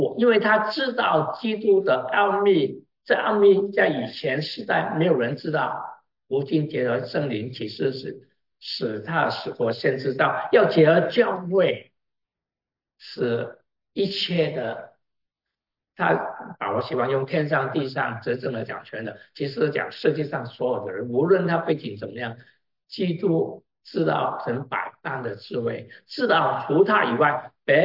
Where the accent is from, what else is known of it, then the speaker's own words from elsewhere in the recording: Vietnam; 我在越南长大